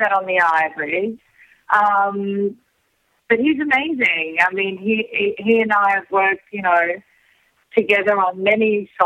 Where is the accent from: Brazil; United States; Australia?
Australia; being Australian, and the fucking flip-flops.